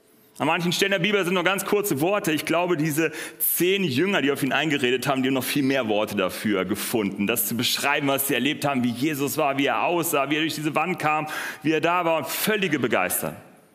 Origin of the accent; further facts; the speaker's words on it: Northern Germany, Germany; ich komme aus Norddeutschland, vielleicht so wirklich aus Norddeutschland.